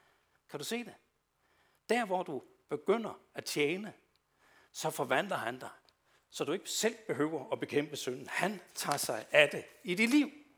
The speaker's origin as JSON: {"language": "Danish", "town": "Sønderborg", "region": "Region of Southern Denmark", "country": "Denmark", "said": "i Sønderborg, hvor jeg kommer fra"}